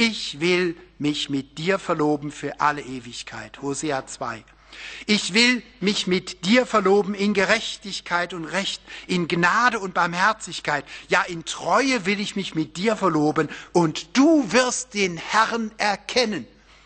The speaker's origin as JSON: {"language": "German", "region": "Baden-Württemberg", "country": "Germany", "said": "für uns, die wir geizig sind, als Badener hier auf der Grenze"}